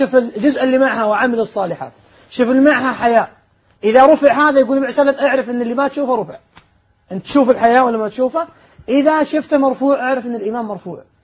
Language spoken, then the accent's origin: Arabic; Saudi Arabia; إن عندنا في السعودية يقول نفصل عاري، لابسة عاري